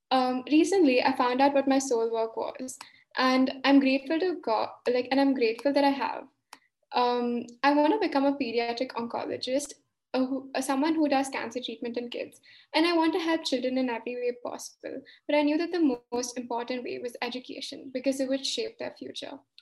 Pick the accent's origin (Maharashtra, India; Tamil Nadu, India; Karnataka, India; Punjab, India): Karnataka, India; Bangalore; English is a second language; I'm from Bangalore, India.